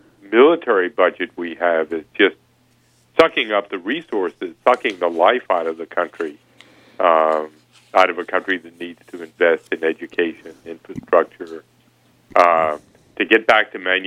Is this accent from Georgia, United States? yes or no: no; Texas, United States; now in Cambridge, United States; Well, I live in Cambridge, Massachusetts